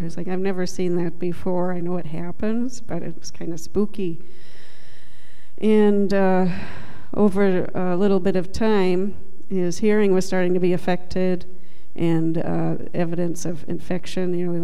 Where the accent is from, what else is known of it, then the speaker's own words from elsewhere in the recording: Minnesota, United States; I'm from Minnesota.